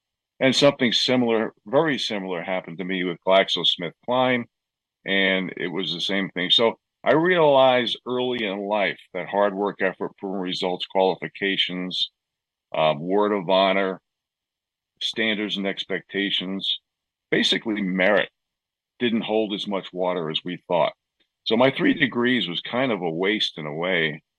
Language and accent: English; New York, United States; You know, I grew up in New York. I enjoyed New York. I enjoyed the nightclubs.